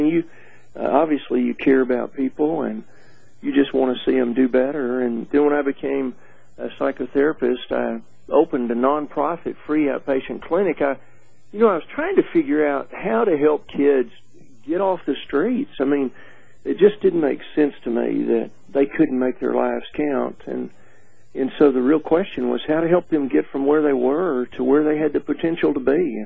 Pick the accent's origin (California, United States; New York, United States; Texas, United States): Texas, United States; Orange; I grew up down in Orange, Texas. My family were professional people there, and then we had a ranch out in West Texas that's still in our family, and... So I'm fourth-generation Texas ranching family, and here forever, you know.